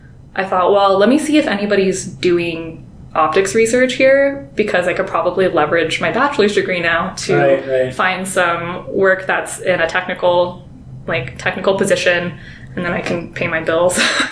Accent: Chandler, Arizona, United States; I grew up in Arizona, so I grew up in Chandler, which is maybe like an hour and 45 minute drive away from here at the college.

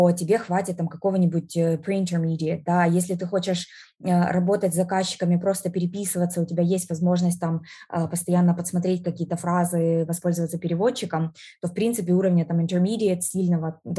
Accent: Ukraine; also born or lived in United States; И когда мы вернулись обратно в Украину

